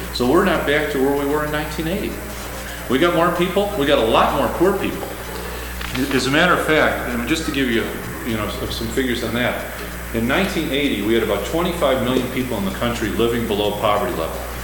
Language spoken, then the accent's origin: English; Chicago, Illinois, United States; And I grew up in Chicago. There's a few places in Chicago that need to just be leveled, absolutely.